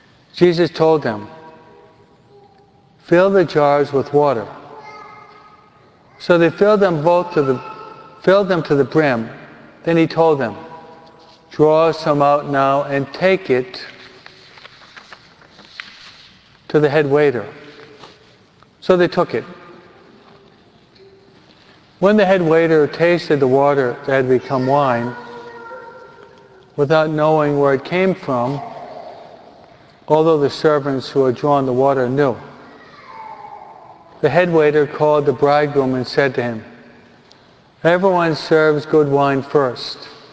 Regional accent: New York, United States; accent: New York; Or is my New York accent giving you difficulty in understanding my English?

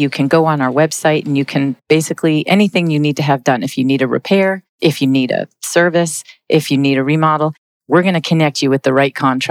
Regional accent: Toronto, Ontario, Canada; Okay, well, let's see. I'm originally from Toronto, Ontario, Canada.

